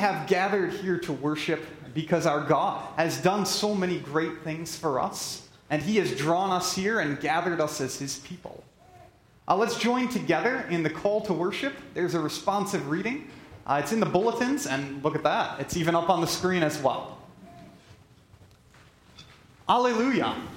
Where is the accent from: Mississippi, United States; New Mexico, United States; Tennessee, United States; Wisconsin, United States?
Wisconsin, United States; moved away as an adult; now in Kanawha, United States; I'm from Kanawha, Iowa. That's in north central Iowa. Originally, I'm from Wisconsin, so I'm still settling into Iowa a little bit. We've been here 5 years